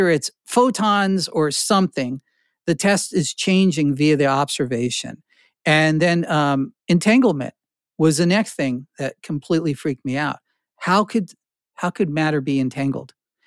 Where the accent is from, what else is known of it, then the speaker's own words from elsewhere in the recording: Carteret, New Jersey, United States; also born or lived in Newark / Flemington; Well, I was born in Newark. I had my young life in Carteret, the armpit of New Jersey. And then I wound up in Flemington. And then from Flemington, I spent a lot of time in Princeton.